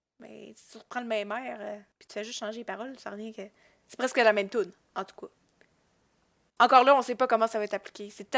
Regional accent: Quebec, Canada; même en tant que Québécois, même si la loi s'applique pas à nous directement

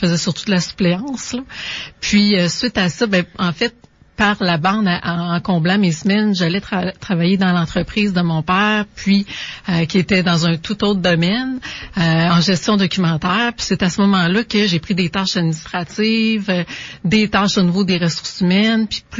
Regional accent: Saint-Augustin-de-Desmaures, Quebec, Canada; now in Lévis, Canada; ça fait plusieurs années que j'habite à Lévis, mais non, je suis pas d'origine de Lévis. Je viens de Saint-Augustin-de-Desmaures, petit village près de Cap-Rouge.

